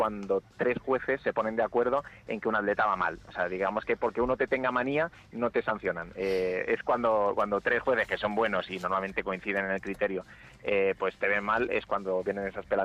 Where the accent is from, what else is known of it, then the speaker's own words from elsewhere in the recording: Madrid, Community of Madrid, Spain; el poder hacerlo primero en Madrid, que yo soy madrileño